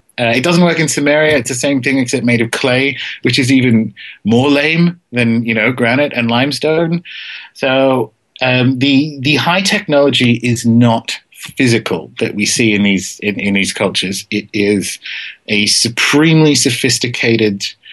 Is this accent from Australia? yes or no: yes; Australia; being Australian, I've been out in the desert